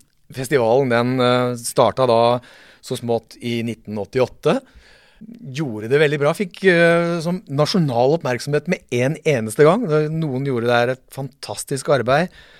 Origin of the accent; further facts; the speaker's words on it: Notodden, Vestfold og Telemark, Norway; Jeg har bodd på Notodden hele mitt liv, stort sett. Bortsett fra et par år I Bergen.